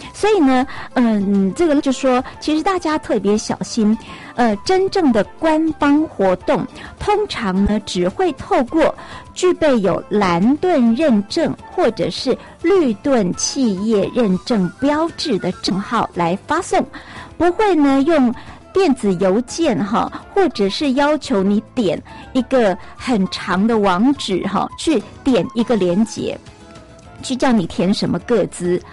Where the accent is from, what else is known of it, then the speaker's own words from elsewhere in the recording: Taiwan; 我们台湾人非常非常高度使用 LINE 这个软体哦，